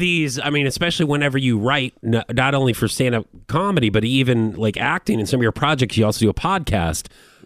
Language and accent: English; St. Louis, Missouri, United States; And it's almost kind of like I look back growing up in St. Louis, because I joke around about it on the show all the time